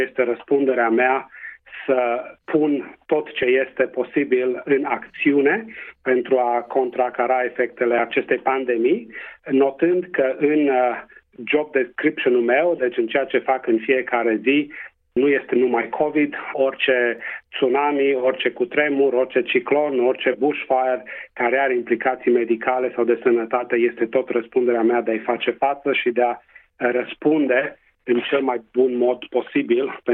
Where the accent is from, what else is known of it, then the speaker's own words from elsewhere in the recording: Transylvania, Romania; accent: Transylvanian; now in Western Australia, Australia; Îmi face mare, mare plăcere să mă adresez conaționalilor în limba maternă, cu accent ardelenesc.